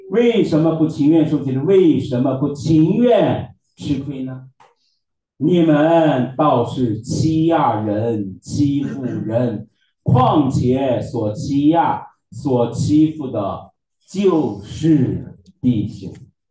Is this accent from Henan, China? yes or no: yes; Henan, China; accent: Henan; 用我们河南话说，他们干得很差事